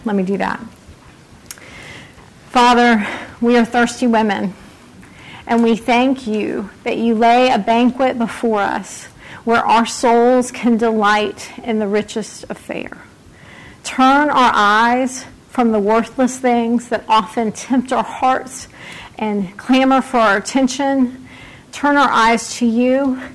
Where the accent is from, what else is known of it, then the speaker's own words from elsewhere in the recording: the South, United States; I'm from the South. We are very good at this.